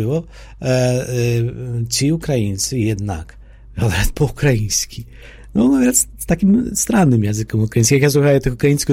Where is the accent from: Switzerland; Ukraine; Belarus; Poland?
Poland; я як поляк, правда